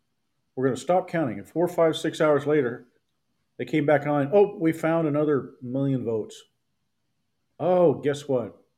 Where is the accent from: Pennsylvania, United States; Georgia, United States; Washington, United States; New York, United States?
Washington, United States; Seattle; born there; I was born in Seattle. Got my undergraduate degree at the University of Washington in Seattle. Very familiar with Seattle.